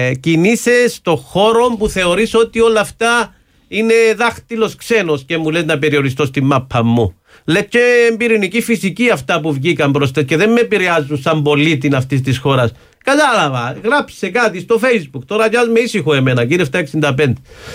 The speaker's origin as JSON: {"language": "Greek", "country": "Cyprus", "said": "πρόσφατα στη Γερμανία όταν τους είπα ότι είμαι από την Κύπρο"}